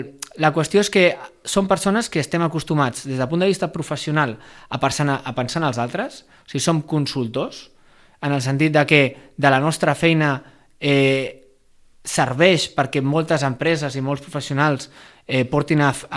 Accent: Sitges, Catalonia, Spain; Nosaltres venim de Sitges. I això és important, perquè nosaltres considerem que és igual el temps que un porti vivint a Sitges. Jo, en el meu cas, porto tota la vida, la meva família també, els meus avis també, sóc d'aquí d'arrel

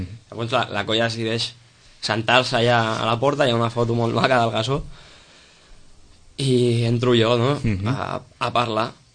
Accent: Sitges, Catalonia, Spain; Vull dir, som de Sitges, tots, i clar...

